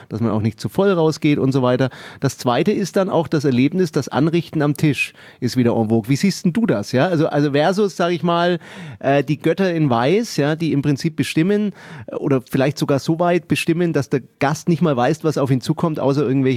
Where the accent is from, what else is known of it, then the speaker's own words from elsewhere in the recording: Nuremberg, Bavaria, Germany; Und ich bin heute in Nürnberg, in meiner Heimat